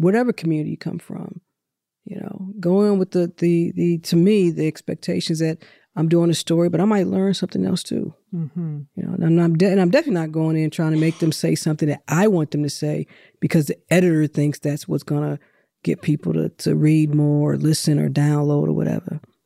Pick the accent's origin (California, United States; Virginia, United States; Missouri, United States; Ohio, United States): Missouri, United States; St. Louis; So, yeah, I'm a simple gal. You know, I'm from St. Louis. I like barbecue.